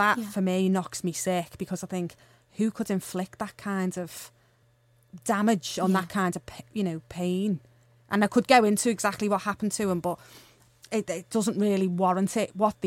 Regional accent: Blundell Sands, North West England, United Kingdom; we do come from, like, quite a nice area. Like, people are surprised when I say I'm originally from Blundell Sands.

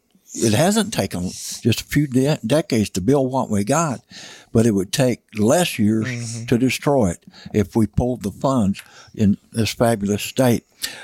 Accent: Missouri, United States; I grew up in Missouri Boot Hill, and, you know, we had fish to catch, and we chased rabbits and squirrels and raccoons.

